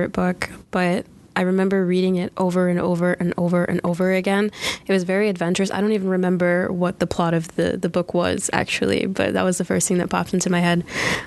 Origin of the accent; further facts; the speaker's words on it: United States; okay, so being an American, that means something outside of the U.S.